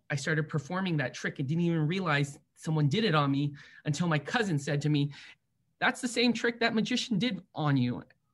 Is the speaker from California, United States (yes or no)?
yes; San Francisco, California, United States; I grew up in San Francisco. I went to a magnet high school called Lowell, pretty famous around this area.